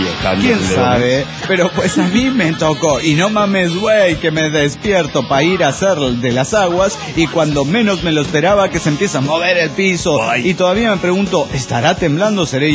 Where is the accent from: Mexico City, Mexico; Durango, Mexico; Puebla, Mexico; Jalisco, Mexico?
Durango, Mexico; Soy el piromaníaco de Durango, México.